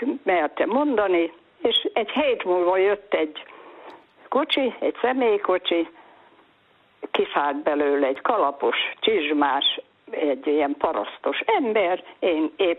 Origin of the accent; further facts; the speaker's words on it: Szabolcs-Szatmár-Bereg, Hungary; mert én Szabolcsi vagyok